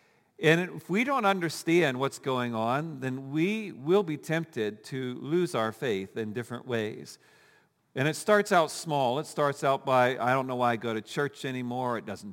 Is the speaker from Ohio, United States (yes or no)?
yes; Ohio, United States; Now, when I was growing up, I grew up in Ohio, and we had something different.